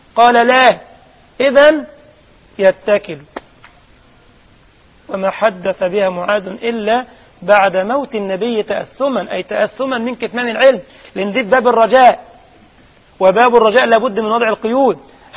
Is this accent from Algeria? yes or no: no; Egypt; بقت هيصة كما يقول عندنا في مصر، يقول لك هيصة